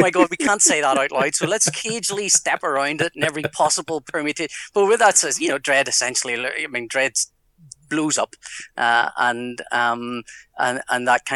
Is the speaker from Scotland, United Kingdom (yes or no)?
no; Northern Ireland, United Kingdom; It's slightly awkward because I'm from Northern Ireland